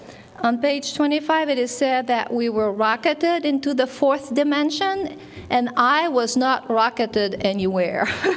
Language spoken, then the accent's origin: English; Carlsbad, United States; I was raised in Carlsbad.